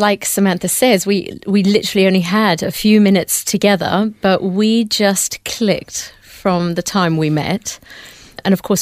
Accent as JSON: {"language": "English", "country": "India", "tie": "born there", "said": "I was born in India. My dad is a Hindu, and mum is English."}